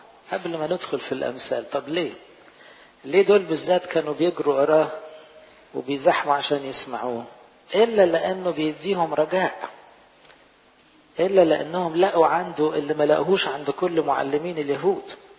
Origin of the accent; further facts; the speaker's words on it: Egypt; فلاحظوا احنا كمصريين برضو لما نقعد وناكل عيش وملح نحس ان احنا ايه؟ بقينا مع بعض عيلة.